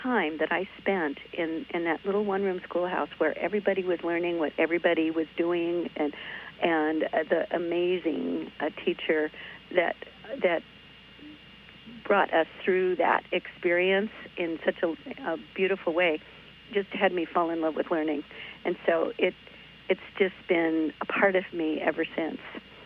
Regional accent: Midwest, United States; also born or lived in Iowa / Minnesota / Wisconsin / Illinois; Well, I was born in Iowa and raised all around the Great Lakes, spent time in Minnesota, Wisconsin, Illinois, Indiana. So I'm a Midwesterner from the roots.

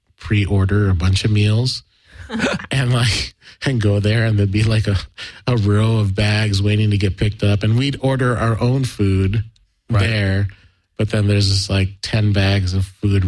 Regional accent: Gardena, California, United States; And so I kind of, growing up in Gardena, I had this, you know, a separate.

